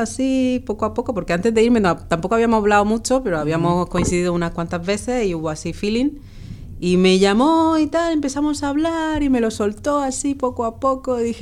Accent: Dominican Republic; moved away; Soy una chica dominicana que, bueno, llevo aquí ya casi 24 años

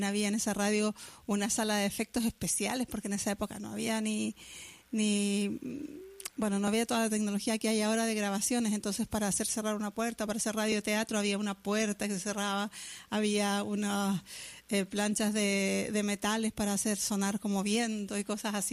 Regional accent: Chile; porque soy chilena y me tocó vivir en dictadura

